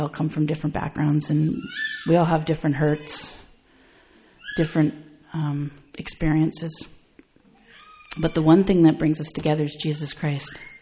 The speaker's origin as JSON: {"language": "English", "town": "Victoria", "region": "British Columbia", "country": "Canada", "said": "I'm from Victoria, BC."}